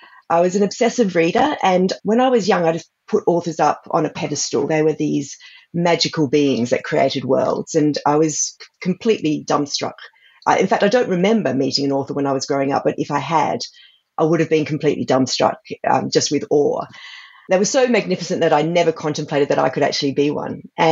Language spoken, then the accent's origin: English; Australia; And it was so different for me as an Aussie, coming from an ancient land where relatively new and alien cities have just been plonked on the top